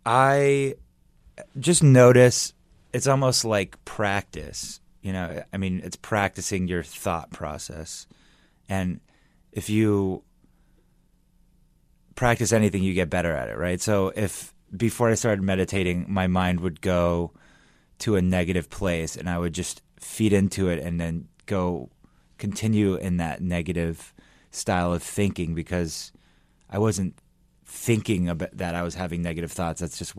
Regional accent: Los Angeles, California, United States; I'm from Los Angeles.

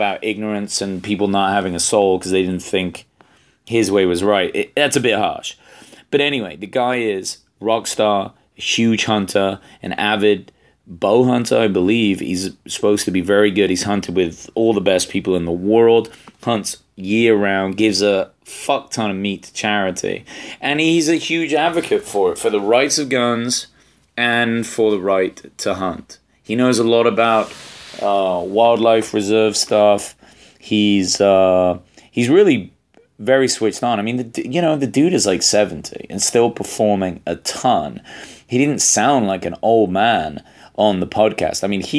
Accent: England, United Kingdom; I'm English. I've never heard of any American being able to bring a gun to England and carry it.

